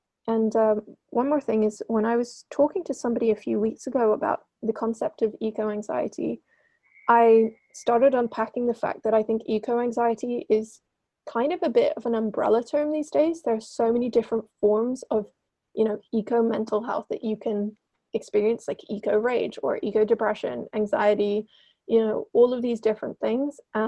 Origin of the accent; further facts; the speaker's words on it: Hong Kong; Especially, I don't know if you can relate to this, growing up in Hong Kong